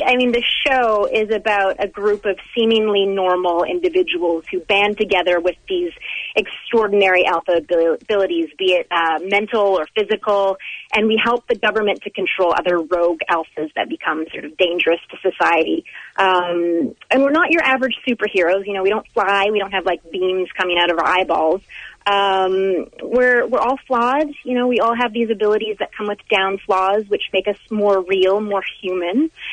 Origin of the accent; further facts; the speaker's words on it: Vancouver, British Columbia, Canada; I come from originally from Vancouver, B.C. in Canada